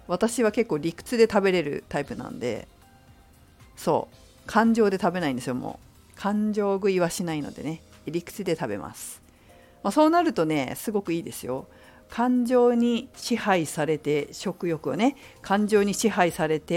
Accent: Fukushima, Japan; 私の実家、福島県福島市の実家はね、父方の方の実家は農家、果物農家なので

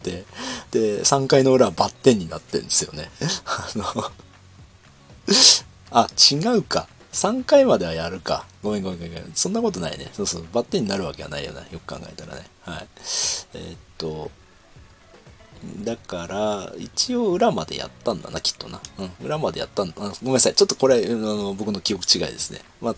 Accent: Tokyo, Japan; これ、東京都、僕は東京都の出身 なので、80年代はですね、そうでしたよ。

